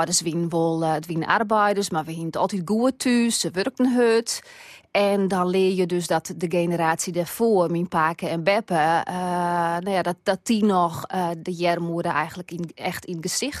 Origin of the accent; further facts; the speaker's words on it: Haarlem, North Holland, Netherlands; ik kom dus zelf uit Haarlem.